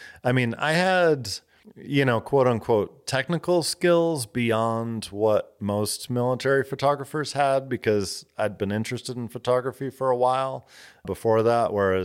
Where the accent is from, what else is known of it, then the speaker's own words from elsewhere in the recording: Boston, Massachusetts, United States; I'm from Boston. You know, you gotta fight for what's yours.